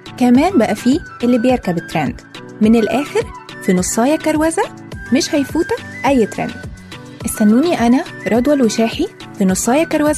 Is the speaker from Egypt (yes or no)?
yes; Egypt; احنا طبعا كمصريين بنحتفل بعيد الحب مرتين في السنة